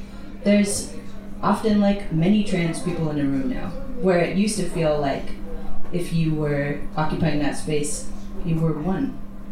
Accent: United States; for instance, I'm from the United States

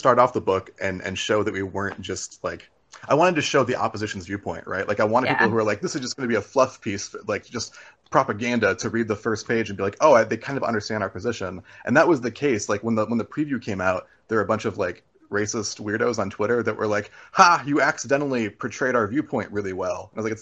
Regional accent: Arizona, United States; Well, like, growing up in Arizona didn't hurt.

